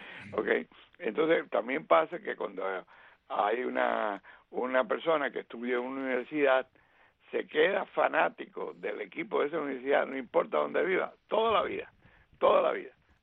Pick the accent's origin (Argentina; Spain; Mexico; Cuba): Cuba; moved away; como nos exilamos nosotros, así salimos nosotros, de Cuba